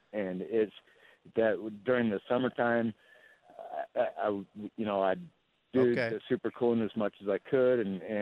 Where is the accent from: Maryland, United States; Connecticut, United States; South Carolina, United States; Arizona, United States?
Arizona, United States; Cave Creek; I grew up in Cave Creek